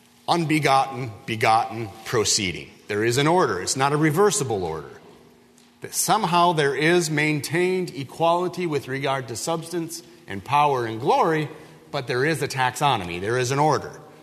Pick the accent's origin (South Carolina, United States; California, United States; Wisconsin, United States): Wisconsin, United States; When I was a young boy growing up in Wisconsin, we heated our home with a wood stove.